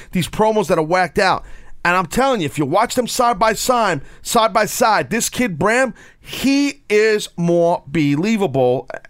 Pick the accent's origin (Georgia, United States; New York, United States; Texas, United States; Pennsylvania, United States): New York, United States; Brooklyn; accent: Brooklynese; And you know what, I've had people knock me for my Brooklynese accent.